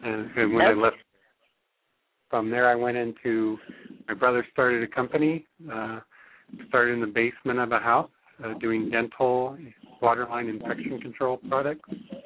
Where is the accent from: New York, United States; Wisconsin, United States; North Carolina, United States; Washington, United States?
Washington, United States; born there; I was born in Washington State. I started farming and ranching when I was 13 years old.